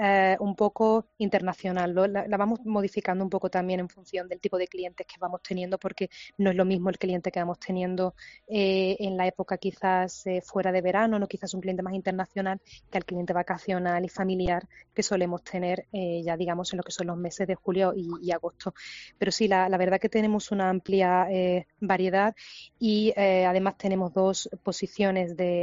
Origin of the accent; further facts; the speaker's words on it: Andalusia, Spain; nosotros como andaluces